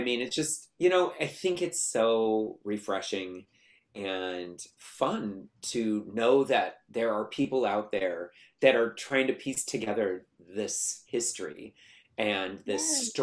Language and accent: English; Sacramento, California, United States; I grew up in Sacramento, and it's in between Sacramento and San Francisco.